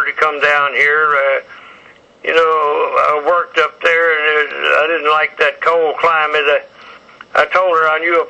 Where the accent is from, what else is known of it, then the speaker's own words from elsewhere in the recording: Jefferson, Texas, United States; born there; also born or lived in Illinois; now in Louisiana, United States; No. I was born in Jefferson, Texas. And that's only about 50, 60 miles from here.